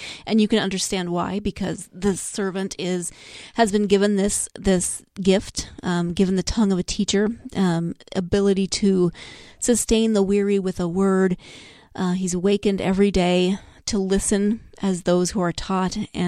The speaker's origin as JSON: {"language": "English", "region": "Montana", "country": "United States", "tie": "born or raised there", "said": "I grew up in Montana, so it was never warm for sunrise service."}